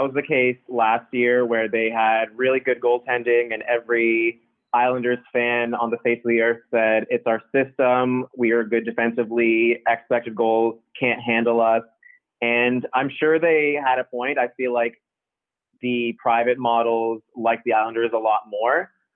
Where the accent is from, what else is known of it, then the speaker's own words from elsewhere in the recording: Toronto, Ontario, Canada; I'm from Toronto.